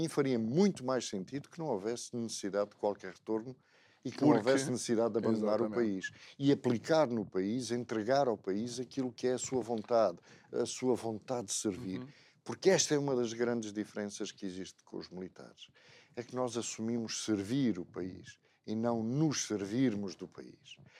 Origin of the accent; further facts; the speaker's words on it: Angola; born there; nasci em Angola.